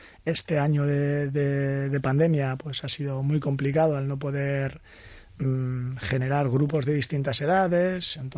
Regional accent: Getxo, Basque Country, Spain; así eres de Bilbao, yo soy de Getxo.

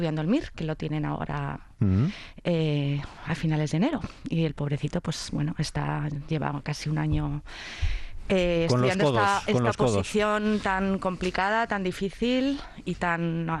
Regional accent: Valladolid, Castile and León, Spain; born there; En Valladolid se tuvo que bajar, le estaba esperando la Cruz Roja, y nací en Valladolid. Curiosamente, mi abuelo paterno era de Valladolid.

